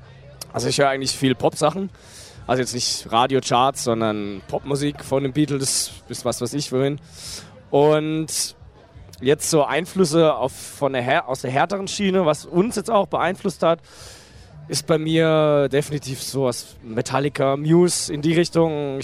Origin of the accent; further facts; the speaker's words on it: Karlsruhe, Baden-Württemberg, Germany; Und das ist natürlich, wir als Karlsruher, geht ein Traum in Erfüllung.